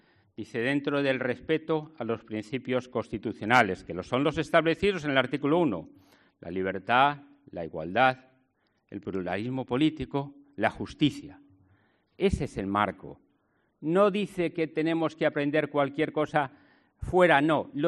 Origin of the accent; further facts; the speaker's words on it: Cebreros, Castile and León, Spain; pero que tenemos el orgullo, los que somos de Cebreros